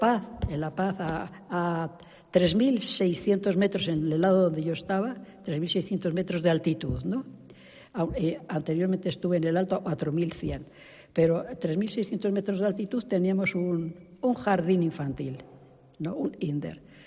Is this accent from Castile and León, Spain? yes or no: yes; Ciudad Rodrigo, Castile and León, Spain; moved away; Yo me gusta mucho Ciudad Rodrigo. Soy una enamorada de mi pueblo y cuando sentí que Dios me llamaba a ser misionera, le agradecí por todo, pero sobre todo por esto.